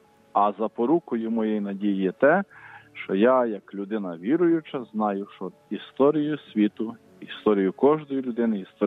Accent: Dora, Ivano-Frankivsk Oblast, Ukraine; то я їду на мої рідні сторони, мою рідну Дору, там навіваюся споминами

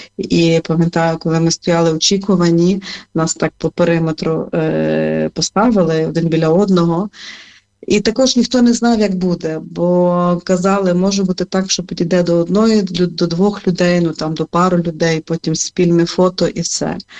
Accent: Lviv, Lviv Oblast, Ukraine; коли я, наприклад, сказала, що я зі Львова

